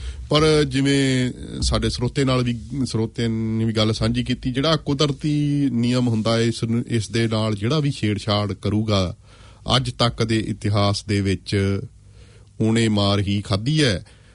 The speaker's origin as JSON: {"language": "Punjabi", "region": "Punjab", "country": "India", "lives_now": "New Zealand", "said": "ਅਸੀਂ ਪੰਜਾਬ ਦੇ ਵਸ਼ਿੰਦੇ ਹੋਣ ਦੇ ਨਾਤੇ ਭਾਵੇਂ ਕਿ ਹੁਣ ਨਿਊਜ਼ੀਲੈਂਡ ਦੇ ਸਿਟੀਜ਼ਨ ਆ"}